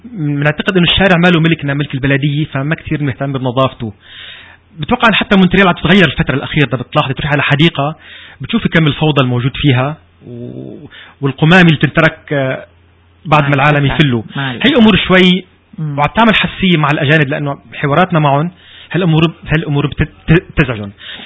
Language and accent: Arabic; Canada; Arabic is a second language; ابدا انا هون موجود, انا كندي مثلي مثل اي شخص تاني